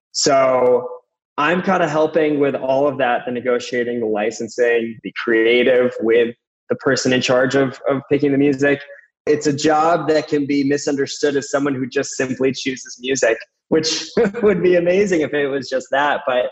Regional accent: Rhode Island, United States; Whenever Houdini would come into New England, well, I'm from Rhode Island

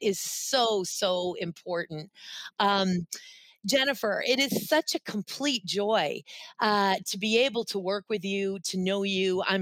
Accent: New England, United States; also born or lived in Boston; I grew up, of course, in New England. I was born in Boston.

